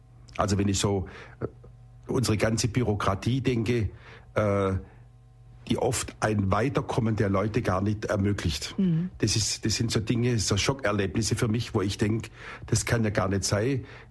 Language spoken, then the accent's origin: German; Rottweil, Baden-Württemberg, Germany; in meiner Heimatstadt Rottweil